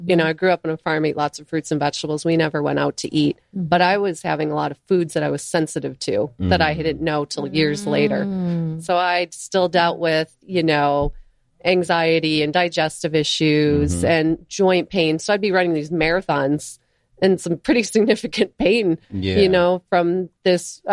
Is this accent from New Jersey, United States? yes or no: no; Buffalo, New York, United States; And I'm from Buffalo, New York, so it is cold there.